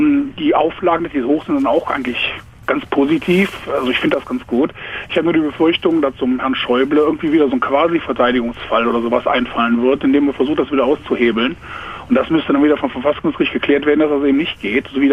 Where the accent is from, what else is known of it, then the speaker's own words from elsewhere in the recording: Leichlingen, North Rhine-Westphalia, Germany; Aus Leichlingen. Das liegt in Nordrhein-Westfalen.